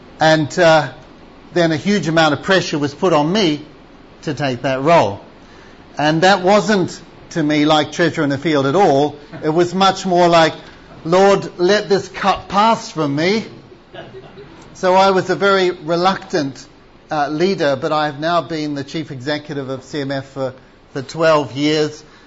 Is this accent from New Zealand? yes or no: yes; New Zealand; born there; I was born in New Zealand, which is a long way away from here. And I grew up in a Christian home.